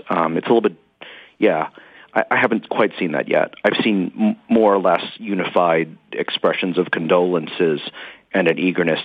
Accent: United States; As an American, I liken it to, you know, Chicago

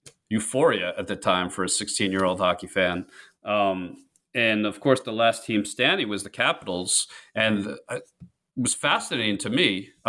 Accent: New York, United States; I grew up on Long Island. I was an Islanders fan.

